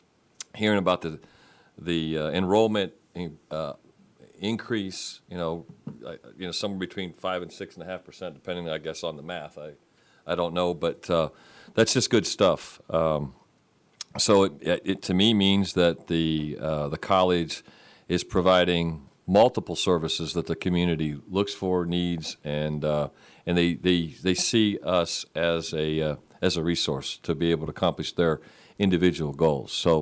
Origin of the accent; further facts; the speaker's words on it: Pennsylvania, United States; moved away; you know, I'm from Northwest Pennsylvania, and I've been here 40 years, and every year about this time of year, I start to miss the leaves and the crisp air.